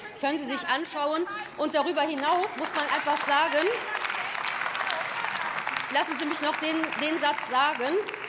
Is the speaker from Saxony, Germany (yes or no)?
no; Hagen, North Rhine-Westphalia, Germany; ich lade Sie gerne in meine Heimatstadt nach Hagen ein.